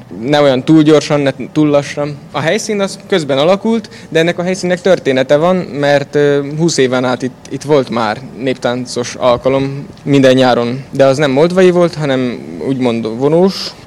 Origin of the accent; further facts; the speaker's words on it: Budapest, Hungary; Én budapesti vagyok.